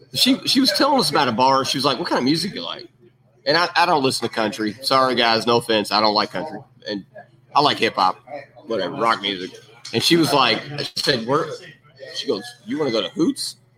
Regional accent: Long Island, New York, United States; accent: New York; I'm from Long Island.

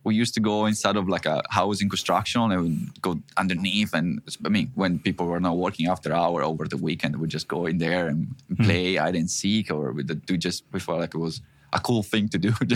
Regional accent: Italy; moved away; As you may know, I'm originally from Italy. I left my country about 9 years ago. I restarted my life twice in two different countries

